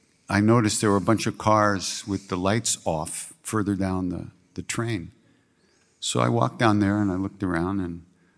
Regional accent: United States; I came from America. People always know where you are.

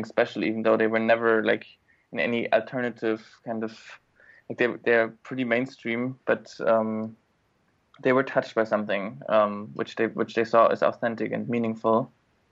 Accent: Germany; I grew up in Germany.

